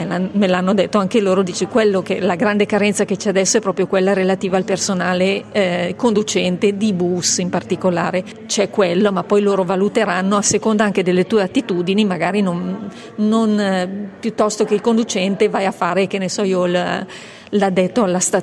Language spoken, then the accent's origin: Italian; Milan, Lombardy, Italy; Sono milanese, nata a Milano … ho 52 anni